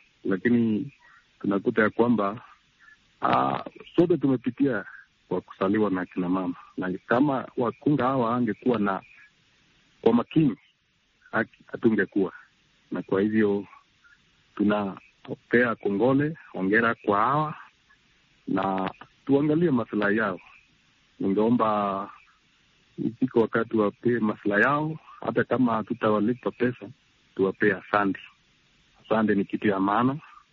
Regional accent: Eldoret, Uasin Gishu County, Kenya; natoka mji wa Eldoret nchini Kenya.

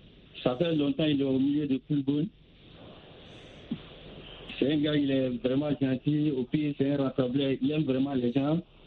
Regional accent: Côte d’Ivoire; Chez nous, en Côte d'Ivoire, c'est vraiment souvent on cultive la haine avec la dénigrement des gens.

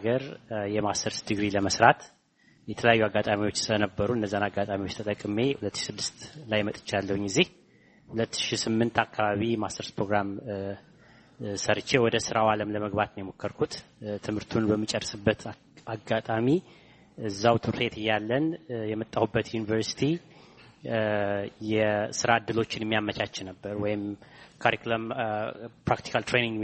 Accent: Amhara, Ethiopia; moved away as an adult; እኔ ተወልጄ ያደግኩት ወሎ ውስጥ ነው፣ ደቡብ ወሎ ተንታ የሚባል አካባቢ።

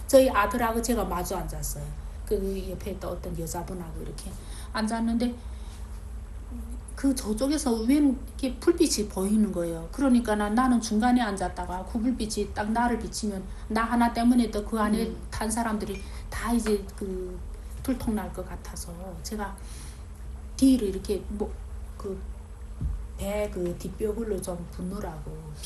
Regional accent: North Korea; 유타에 딱 왔는데 보니까 막 이게 딱 북한이 같은 느낌이 드는 거예요. 북한이 맨 산이지. 그래서 어떻게 이게 딱 우리 고향이 온 것 같은

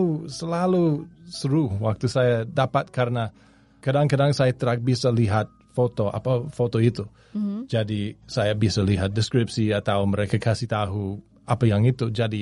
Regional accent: United States; Indonesian is a second language; Sebagai orang Amerika, sebagai you know, orang bule biasa

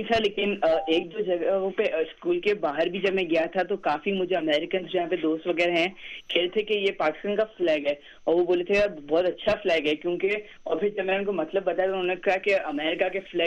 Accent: Pakistan; میں پاکستان سے ہوں اور آج میں آپ سب کو اپنے ملک پاکستان کے بارے میں بتاؤں گا

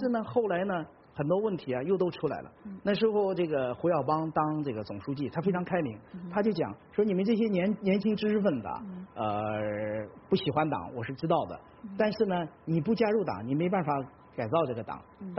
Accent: China

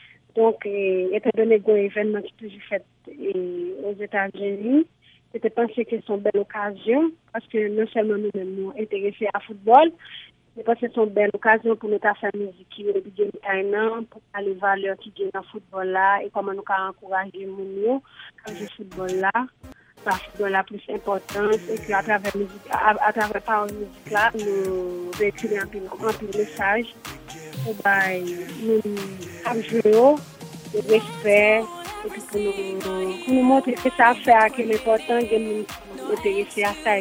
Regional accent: Haiti; je viens d'Haïtien

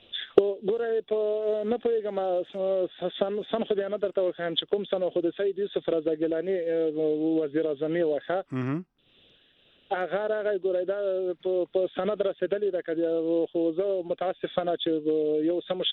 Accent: Paktika, Afghanistan; زه د پکتیکا یم په پکتیکا کې موږ دواله لرو

